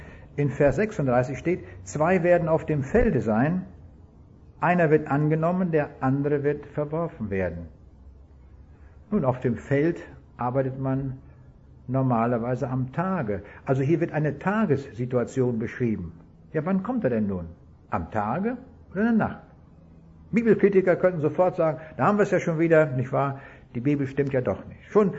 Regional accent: Kaliningrad Oblast, Russia; Ich bin in Ostpreußen geboren und ich empfinde das zutiefst als meine Heimat. Da bin ich geboren, da bin ich ein Stück weit aufgewachsen.

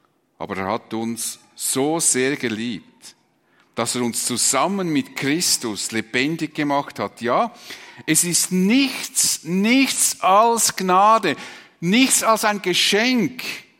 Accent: Switzerland; Wir haben ja als Schweizer ein unglaubliches Gerechtigkeitsempfinden.

